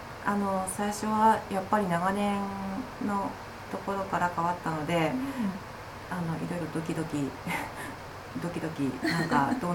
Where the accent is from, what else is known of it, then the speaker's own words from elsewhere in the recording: Toyama, Japan; 私も地元富山なので、